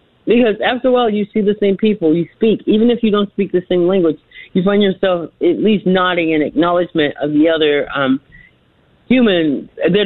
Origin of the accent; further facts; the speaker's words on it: Cleburne, Texas, United States; now in Maine, United States; I'm from Cleburne.